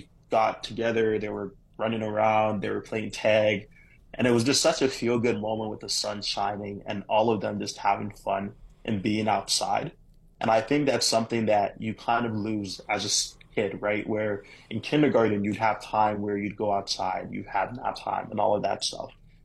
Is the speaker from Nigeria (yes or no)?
yes; Nigeria; I'm not sure whether being like Nigerian has something to do with it, but back home, like our people are always so open, we're always so friendly.